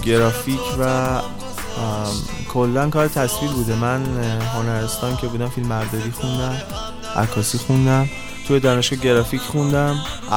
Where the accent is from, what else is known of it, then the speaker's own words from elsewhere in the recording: Tehran, Tehran Province, Iran; born there; متولد تهرانم، به سمت پاسدار زندگی میکنم، 25 سالمه، متولد یک آذر هم هستم، هم آذری هم هم آبانی.